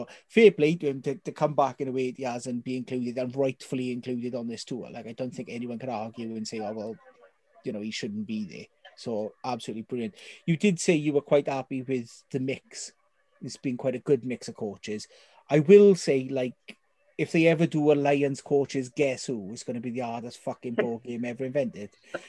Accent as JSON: {"language": "English", "region": "Wales", "country": "United Kingdom", "said": "But as a Welshman, you've got to be quite happy with the way the nationalities have fallen."}